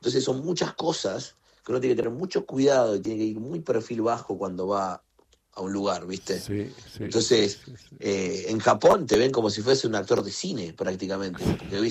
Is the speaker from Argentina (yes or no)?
yes; Argentina; soy argentino, o sea, soy el tipo que le ganó la final a ustedes